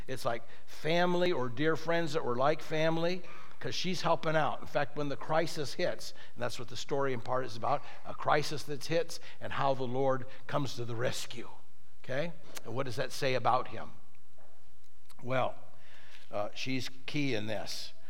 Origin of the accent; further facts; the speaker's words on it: Oceanside, California, United States; I'm thinking about when I grew up in Oceanside, across the slough, we called it, from us, was Carlsbad. Can anything good come out of Carlsbad?